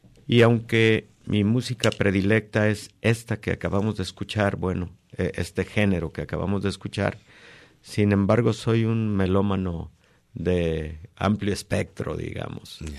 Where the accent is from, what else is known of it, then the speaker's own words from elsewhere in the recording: Guadalajara, Jalisco, Mexico; born there; Bueno, nací en Guadalajara, estoy casado, tengo 3 hijos